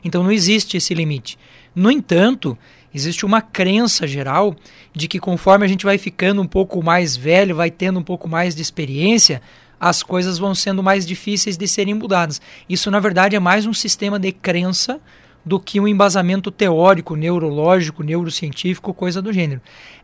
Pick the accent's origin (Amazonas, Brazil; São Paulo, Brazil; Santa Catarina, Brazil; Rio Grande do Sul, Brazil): Santa Catarina, Brazil; now in Paraná, Brazil; eu sou de Santa Catarina, moro aqui, sou paranaense de coração